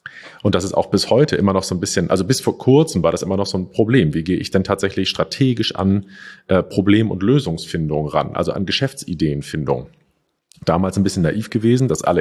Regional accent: Schleswig-Holstein, Germany; Ich komme aus Schleswig-Holstein.

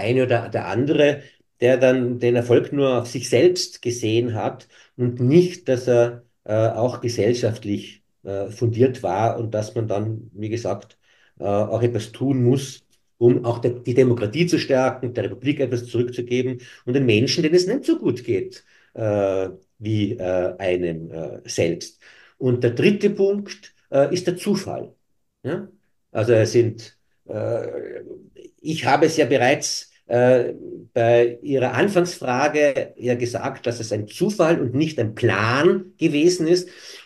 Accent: Tyrol, Austria; also die man bei uns in Tirol abschätzig immer so als Körner bezeichnet hat

